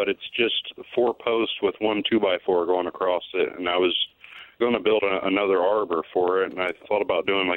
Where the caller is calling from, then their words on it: Muncie, Indiana, United States; I'm calling from Muncie, Indiana.